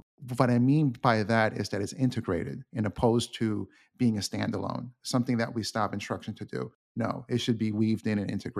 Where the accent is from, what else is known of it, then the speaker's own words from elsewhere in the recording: Queens, New York, United States; So for example, I grew up in Queens, and so my anxiety and fear was really over bullies.